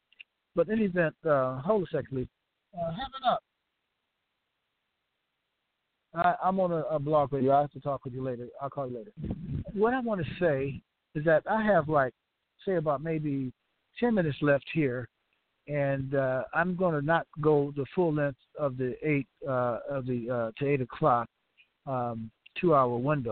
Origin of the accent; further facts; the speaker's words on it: United States; I'm an American. I'm a former police officer